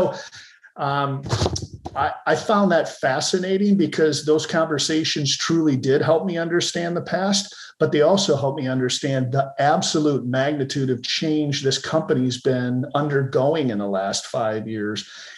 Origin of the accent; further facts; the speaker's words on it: Frankenmuth, Michigan, United States; So I was raised in Michigan's Little Bavaria or Frankenmuth